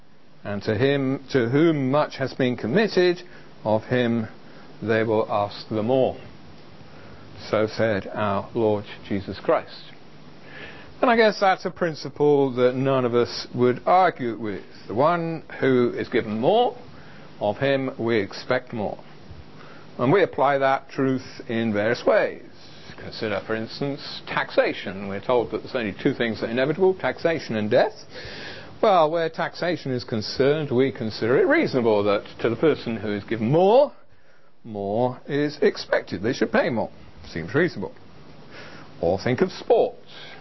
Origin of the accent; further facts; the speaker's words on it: United Kingdom; and being British we moan about the weather